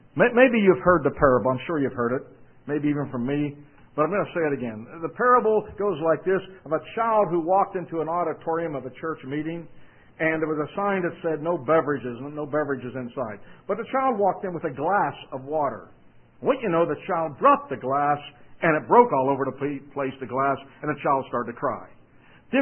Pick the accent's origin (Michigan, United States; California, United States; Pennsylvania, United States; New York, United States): Pennsylvania, United States; Pittsburgh; I was raised in Pittsburgh, probably never heard of that sports team.